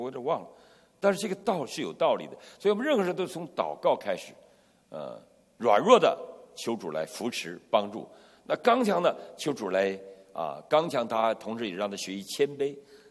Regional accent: China; 我们大陆的姐妹们从小生活在一个不懂感恩的时代

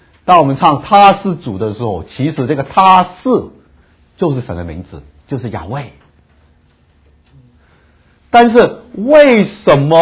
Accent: China; 我们中国人学希伯来文写很容易，因为我们很会写象形文字啊。

